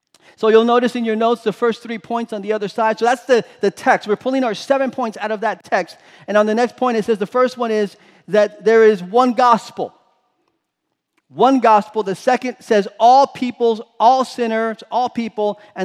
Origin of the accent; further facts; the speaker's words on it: Florida, United States; Growing up in South Florida, we had canals and we had lakes and we had alligators.